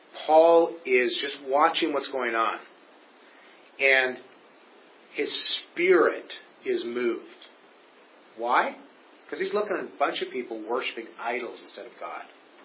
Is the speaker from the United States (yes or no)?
no; Canada; Most of us, you know, we're Canadian. We're too polite to do that sort of thing.